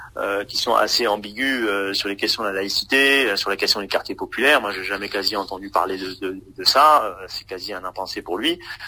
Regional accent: France; born there; Moi, je suis français … je suis né en France, je suis marié. Ma femme est tunisienne, mes enfants sont métissés, moi je suis d'origine, mes parents sont d'origine malienne

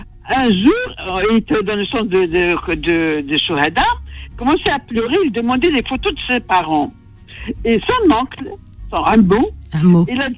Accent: Gouraya, Tipaza Province, Algeria; Je suis exactement native de Gouraya et vous avez déjà visité.

